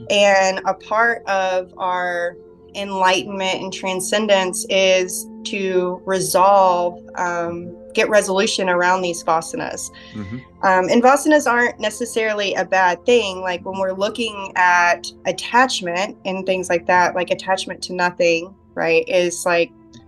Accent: the South, United States; I mean, it could be Kanavasana. I'm from the South.

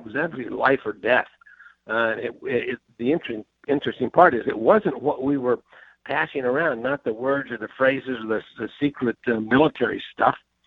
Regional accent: Kansas, United States; I grew up in Kansas. I went to the Naval Academy, then flight training, and flew F-4 Phantoms in Vietnam.

